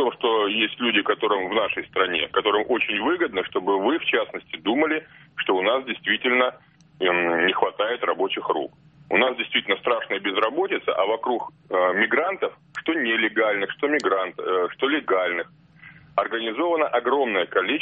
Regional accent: Moscow Oblast, Russia; Добрый день, Подмосковье.

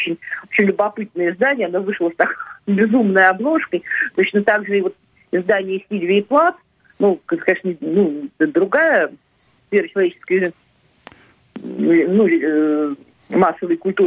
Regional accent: Saint Petersburg, Russia; в то, что мы петербуржцы, ленинградцы, петербуржцы

